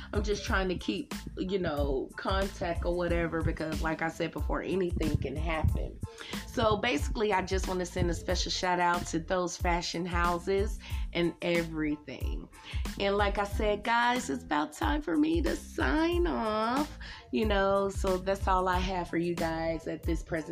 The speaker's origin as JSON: {"language": "English", "region": "North Carolina", "country": "United States", "said": "I'm from North Carolina. It tore up half of North Carolina right now as we speak."}